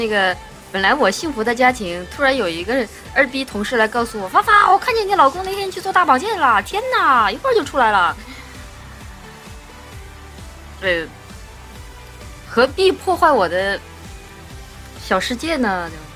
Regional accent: Hunan, China; 我也是湖南人呐，我妈妈是湖南的，我爸爸是重庆的，我是混血，强强联手，特别能吃辣

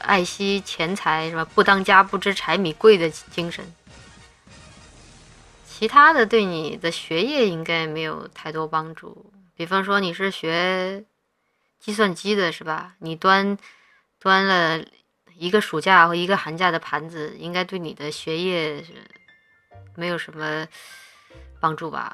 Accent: Guangxi, China; 我是广西的

